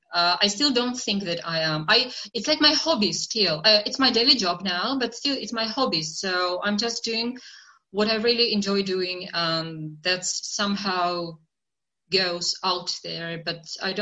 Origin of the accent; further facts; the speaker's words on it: Belarus; English is a second language; moved away as an adult; now in Czech Republic; I'm originally from Belarus, but I decided to move to the Czech Republic to study there. So we moved here with my husband.